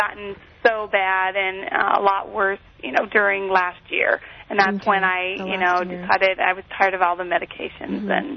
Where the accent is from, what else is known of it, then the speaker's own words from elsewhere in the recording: Lancaster, California, United States; I'm from Lancaster, California, and I'm a teacher, third grade teacher.